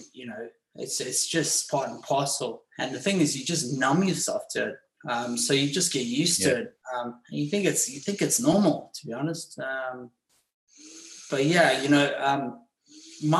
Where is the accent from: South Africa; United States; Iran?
South Africa; Johannesburg, Gauteng; I was born in Johannesburg, and it was just a different world. South Africa, it's a fantastic, beautiful country.